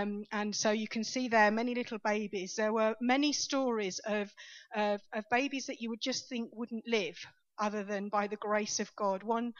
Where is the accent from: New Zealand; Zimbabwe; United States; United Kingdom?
United Kingdom; Swindon, South West England; I'm from a town in the UK called Swindon. It's about 70 miles southwest of London, and I was born just outside London